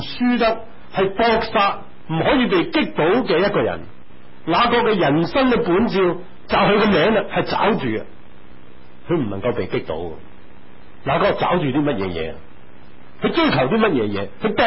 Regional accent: Hong Kong; 圣经里面有一个人物很能够表现到我们香港人，或者表现到我们自己的心态

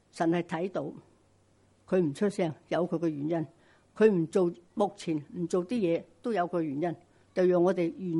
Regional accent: Hong Kong; 作为香港人都有责任做一啲嘢

